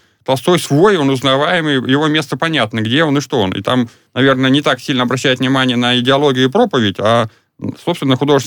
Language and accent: Russian; Tula, Tula Oblast, Russia; also born or lived in Yasnaya Polyana; я вырос в Туле, родился в Ясной Поляне.